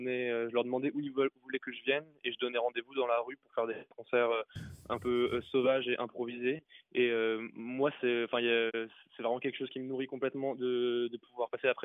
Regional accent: Strasbourg, Grand Est, France; moved away as an adult; now in Paris, France; j'ai grandi à Strasbourg. Après le bac, j'ai bossé un an et puis je suis arrivé à Paris.

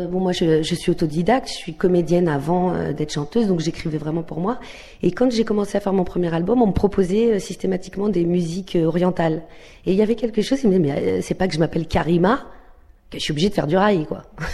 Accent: Nouvelle-Aquitaine, France; born there; Je suis née en Charente.

